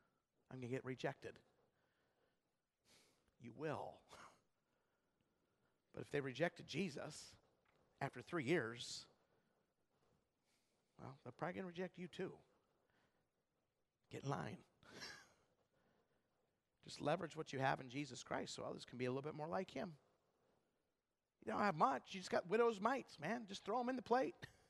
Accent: Idaho, United States; And then we'd have mashed potatoes because we're from Idaho.

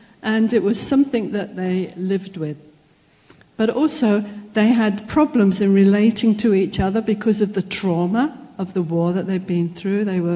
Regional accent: England, United Kingdom; Well, hello, everybody. I'm from England, so I hope you can hear my accent a bit there.

